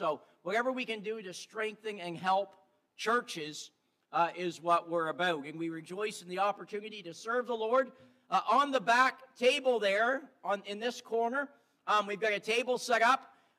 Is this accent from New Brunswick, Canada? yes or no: yes; New Brunswick, Canada; here from the other side of Canada. We are from New Brunswick, and we left home on the 22nd of May.